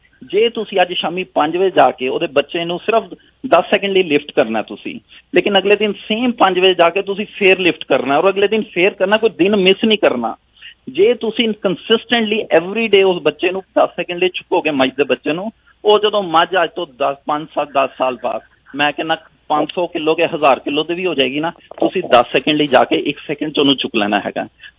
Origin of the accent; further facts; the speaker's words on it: Pathankot, Punjab, India; born there; ਮੈਂ ਜਦੋਂ ਪਠਾਨਕੋਟ 'ਚ ਮੈਂ ਪੈਦਾ ਹੋਇਆ